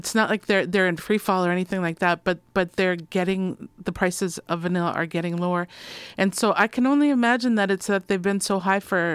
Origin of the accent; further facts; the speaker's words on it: Minnesota, United States; moved away; I mean, I'm from Minnesota. I got family back there